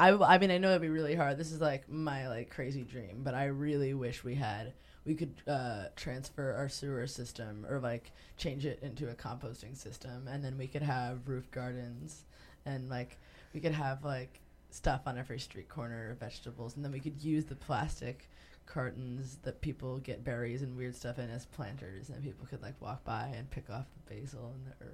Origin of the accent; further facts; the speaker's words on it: Brooklyn, New York, United States; Yeah, I grew up in Brooklyn, you know.